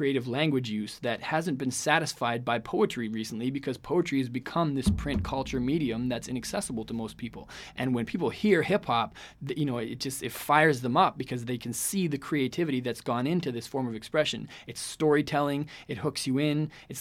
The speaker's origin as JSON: {"language": "English", "country": "Canada", "said": "I come from Canada"}